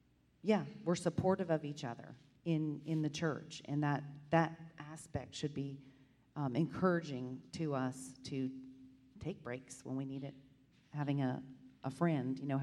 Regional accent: Canada; Andreas is from Austria. I am from Canada.

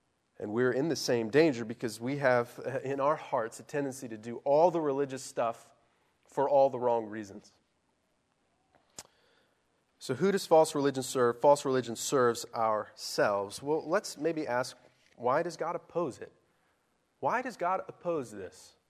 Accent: Plano, Texas, United States; I grew up in Plano, Texas, just north of Dallas, and there were tornadoes every spring, just like hundreds of them.

